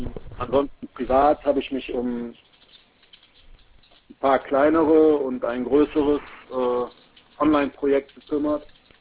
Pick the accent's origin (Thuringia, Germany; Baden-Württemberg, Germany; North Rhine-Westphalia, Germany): North Rhine-Westphalia, Germany; Cologne; Ich komme aus Köln.